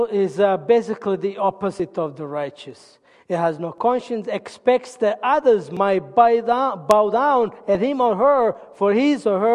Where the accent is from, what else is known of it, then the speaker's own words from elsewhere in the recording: Italy; I come from Italy, if you haven't gathered that yet.